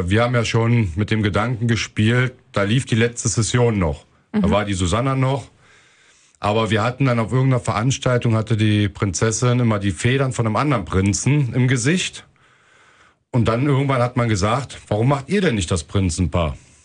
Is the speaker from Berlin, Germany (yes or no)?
yes; Berlin, Germany; Jetzt ist das als Berliner oder Ossi, sage ich mal, schwer, Kölsch zu lesen, zu schreiben, geschweige denn singen.